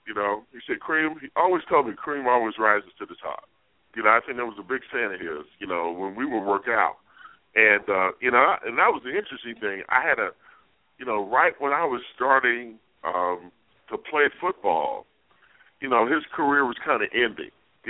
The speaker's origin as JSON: {"language": "English", "town": "Cleveland", "region": "Ohio", "country": "United States", "tie": "born or raised there", "said": "I grew up in Cleveland, and the Browns were the big team."}